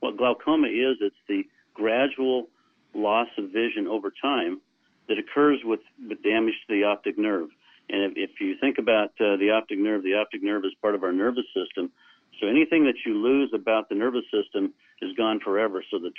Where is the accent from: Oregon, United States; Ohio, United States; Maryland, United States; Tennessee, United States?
Oregon, United States; I am from Oregon originally. That's where I live now.